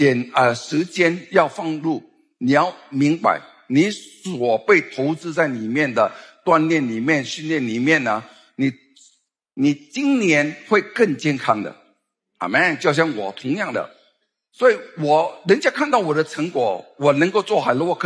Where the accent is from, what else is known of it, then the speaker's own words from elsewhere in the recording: Singapore; 抱怨是我们新加坡人最喜欢做的啦